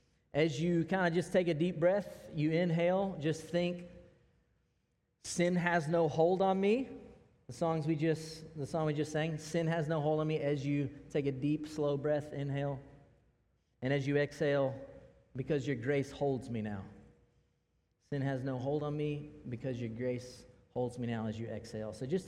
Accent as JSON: {"language": "English", "region": "the South", "country": "United States", "said": "You could tell I'm from the South."}